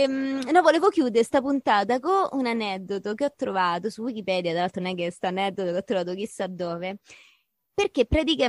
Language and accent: Italian; Rome, Lazio, Italy; da romana mi fa piacere se famo una risata, mi sento rappresentata, ma io non ne posso più, cioè, mi sembra non essere mai andata via da Roma.